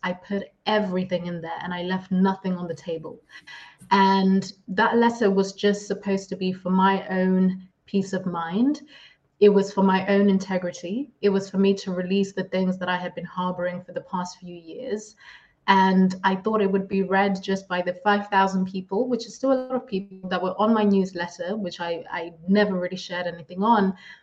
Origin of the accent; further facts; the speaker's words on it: Zimbabwe; first language Shona; English is a second language; So I was born and raised in Zimbabwe.